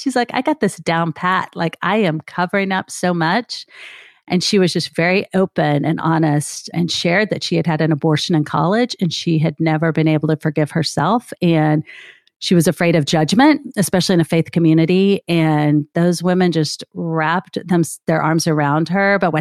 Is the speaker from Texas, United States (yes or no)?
yes; Grand Prairie, Texas, United States; trying to get a hold of me from Grand Prairie. That's my hometown, but it was several hundred miles away.